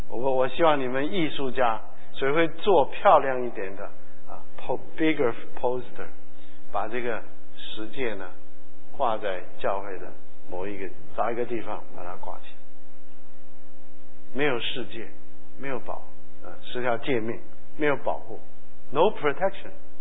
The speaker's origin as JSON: {"language": "Chinese", "country": "China", "said": "车没有来以前都排得很好，车一来全部都上去，这是我们中国人。"}